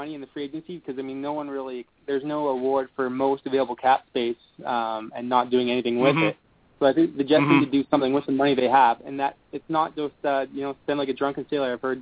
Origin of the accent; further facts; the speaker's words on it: Calgary, Alberta, Canada; I'm from Calgary, Alberta. So it's the western side of Canada.